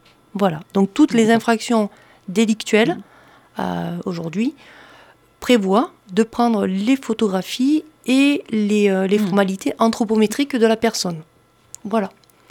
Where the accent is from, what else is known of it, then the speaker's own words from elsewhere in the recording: Occitanie, France; il fait tellement bon vivre chez nous en Lozère